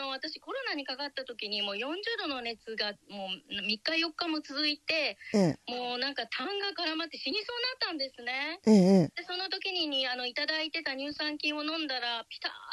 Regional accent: Omuta, Fukuoka, Japan; 私大牟田市出身なんですけど

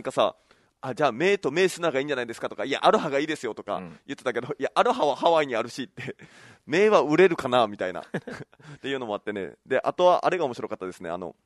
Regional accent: Okinawa, Japan; 沖縄育ちゃーでちょっと県外行っただけでしょ。

